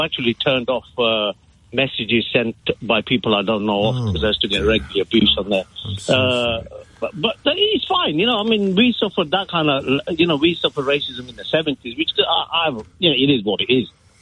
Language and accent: English; Uganda; now in England; Here, yeah, okay. Came to England in 71 from Uganda with a British passport.